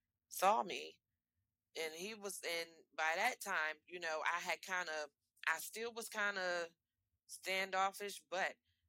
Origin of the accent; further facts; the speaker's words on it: Delaware, United States; He took me from my home state of Delaware to New Jersey.